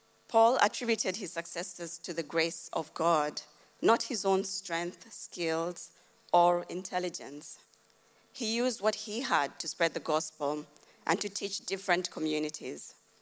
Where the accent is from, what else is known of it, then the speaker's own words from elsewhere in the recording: Kenya; now in Australia; I was born and raised in Kenya, and even though I tried to raise my children as I was raised, I have to be mindful that the environment and the culture is very different here in Australia